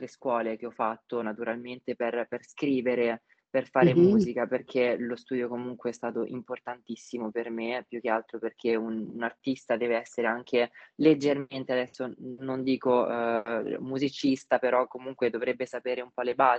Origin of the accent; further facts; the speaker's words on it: Filottrano, Marche, Italy; Io vengo da Pilottrano, no? In provincia di Ancona, nelle Marche, ed è una città molto piccola, molto chiusa